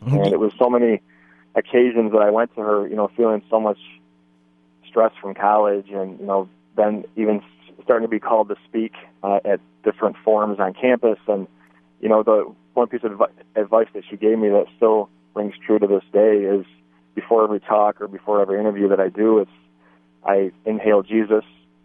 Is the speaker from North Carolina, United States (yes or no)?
no; South Lyon, Michigan, United States; About 30 miles west of Detroit. Okay. Born and raised right in that area.